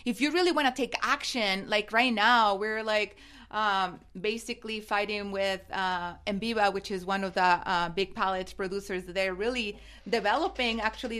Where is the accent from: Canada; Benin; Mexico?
Mexico; accent: Mexican; English is a second language; moved away as an adult; now in United States; my accent is from Mexico, and super proud. And I just ended up here in the United States